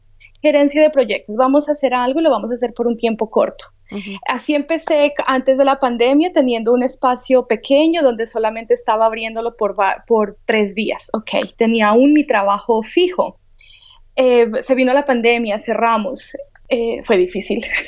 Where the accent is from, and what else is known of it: Colombia